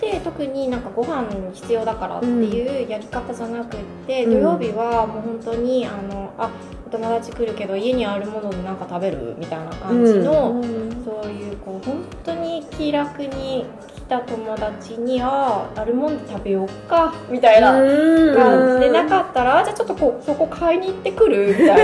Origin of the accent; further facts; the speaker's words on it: Fukuoka, Japan; でも夫婦ともに福岡出身なので